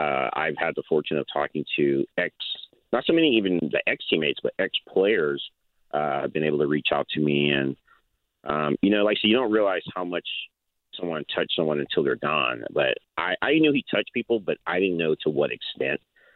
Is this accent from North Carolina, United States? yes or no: no; California, United States; I grew up here in the Bay Area. We always stayed here.